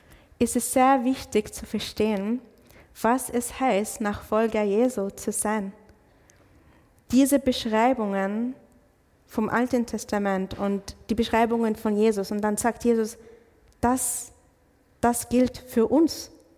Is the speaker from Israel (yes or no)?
yes; Israel; ich bin aus Israel, ich bin Palästinenserin aus Israel.